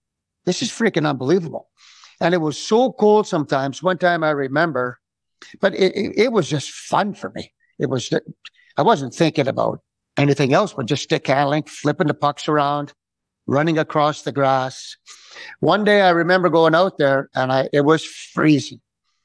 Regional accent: Montreal, Quebec, Canada; We were living in Rosemount on a steep street

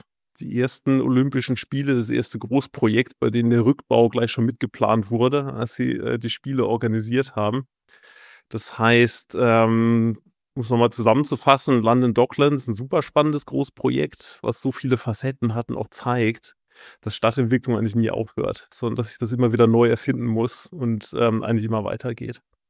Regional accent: Heidelberg, Baden-Württemberg, Germany; also born or lived in Oxford, United Kingdom; Wie gesagt, aufgewachsen in Heidelberg und da diese ersten Ideen mit der Schule und Praktika.

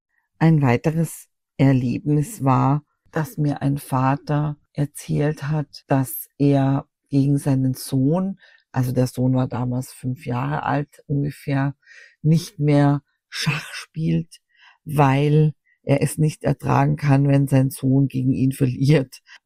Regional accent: Vienna, Austria; Der Schulstart im September steht ja vor der Tür, zumindest bei uns in Wien.

